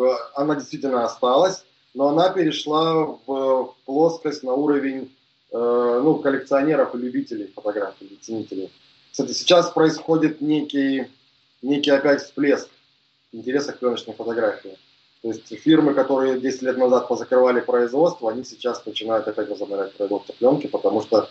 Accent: Stavropol Krai, Russia; Ставрополье

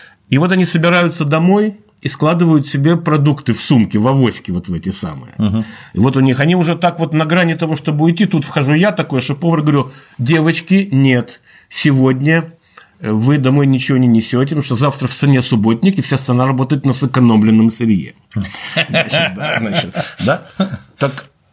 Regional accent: Rivne, Rivne Oblast, Ukraine; born there; Там не делали трактора в Ровную, я родился в на Украине.

